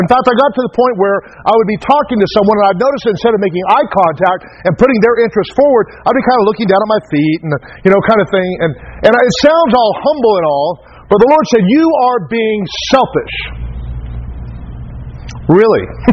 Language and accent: English; Taft, California, United States; And when I grew up in Taft, it was a wealthy upper class, you know, a lot of oil money.